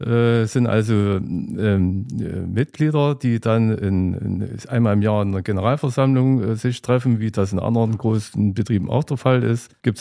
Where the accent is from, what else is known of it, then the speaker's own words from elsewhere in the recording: Eisenberg, Thuringia, Germany; ursprünglich komme ich aus der Eisenberger Ecke. Ich bin also im Holzland komme ich eigentlich her